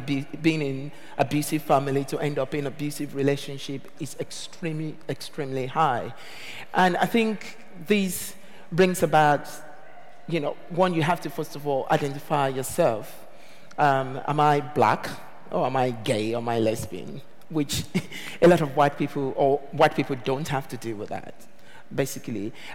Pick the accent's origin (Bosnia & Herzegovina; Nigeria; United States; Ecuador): Nigeria; moved away; And I didn't grow up in this country. And going back to what Ben was saying, I grew up in Nigeria